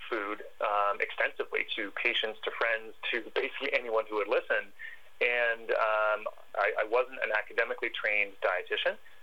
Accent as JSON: {"language": "English", "region": "Ontario", "country": "Canada", "tie": "born or raised there", "said": "So I grew up in my early childhood years in a very unconventional way. I'm Canadian. We lived in Ontario. But we lived in a 100-year-old original homestead, which was essentially a very small log cabin with no electricity and no running water."}